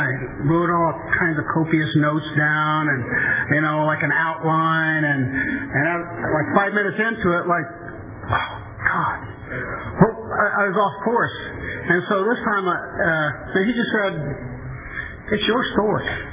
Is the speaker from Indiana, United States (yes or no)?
yes; Indiana, United States; So, I'm from the Midwest. I would just usually just say the Midwest, but we have some Wisconsin Midwesterners, so I'll just say Indiana, and more specifically, Hoosiers